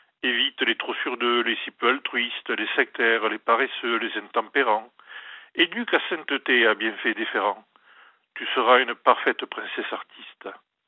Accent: Southwest France, France; accent: Sud-Ouest; C'est l'accent du Sud-Ouest.

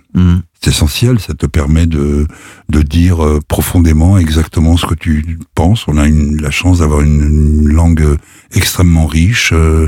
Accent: Paris, Île-de-France, France; 14e, à Montsouris, au parc Montsouris. Je suis un enfant du parc Montsouris.

